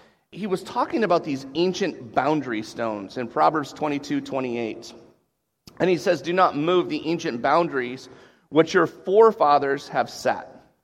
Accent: Lake Linden, Michigan, United States; I grew up in Lake Linden

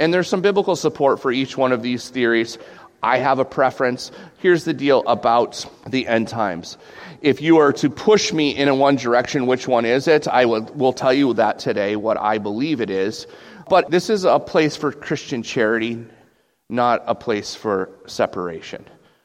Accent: United States; I'm a pre-tribber because I don't like to suffer, and I'm American.

